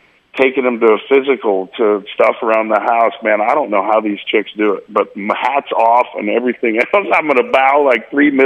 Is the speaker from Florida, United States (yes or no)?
no; Oklahoma, United States; Yeah, I'm from Oklahoma, you know.